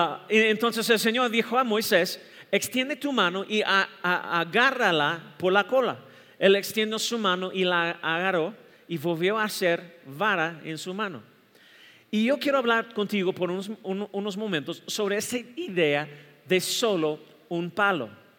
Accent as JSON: {"language": "Spanish", "country": "United States", "accent": "gringo", "second_language": "Spanish", "said": "Mi español era tan malo y ahora cometo muchos errores y oro todos los días para que Dios elimine mi acento gringo."}